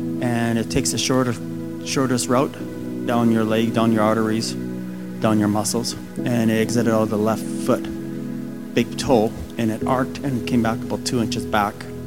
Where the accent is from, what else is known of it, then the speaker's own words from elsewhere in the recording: Vancouver, British Columbia, Canada; I was an electrician and born and raised in Vancouver and lived my whole life here.